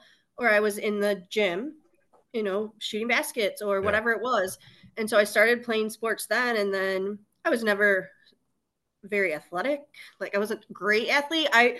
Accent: Toledo, Ohio, United States; I grew up in East Toledo, and there was the East Side Boys and Girls Club.

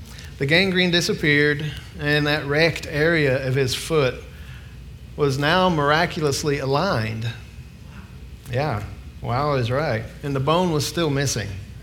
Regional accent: Stickleyville, Virginia, United States; now in California, United States; About me, I grew up in Virginia, just across the Tennessee border in a little place called Stickleyville.

